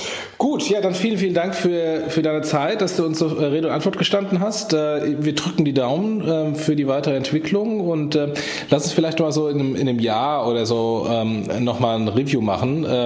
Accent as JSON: {"language": "German", "town": "Frankfurt", "region": "Hesse", "country": "Germany", "said": "als Frankfurter."}